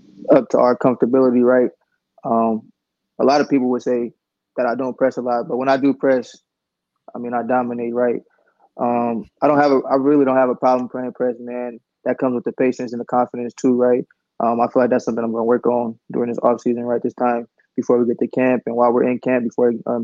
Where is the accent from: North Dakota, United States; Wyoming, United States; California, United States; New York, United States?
California, United States; Oakland; And the chip on my shoulder is I'm undersized corner from Oakland, California.